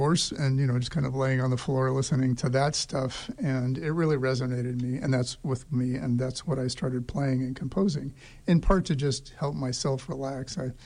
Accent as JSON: {"language": "English", "town": "San Diego", "region": "California", "country": "United States", "tie": "born or raised there", "said": "I grew up in San Diego, California, I was, raised by people who went to church a lot"}